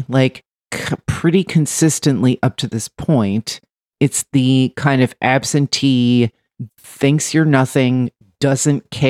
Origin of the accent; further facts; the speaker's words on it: New Jersey, United States; because I am from New Jersey and don't know the code.